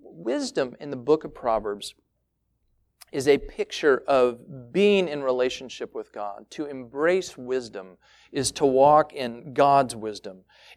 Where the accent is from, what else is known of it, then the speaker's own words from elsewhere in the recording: Tennessee, United States; I grew up in Tennessee, and there was some kind of rule where you could, at certain times of the year, you could buy fireworks, but you couldn't fire them off